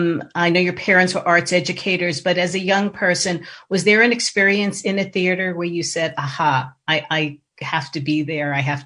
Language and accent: English; Pittsburgh, Pennsylvania, United States; I'm from Pittsburgh, land of August Wilson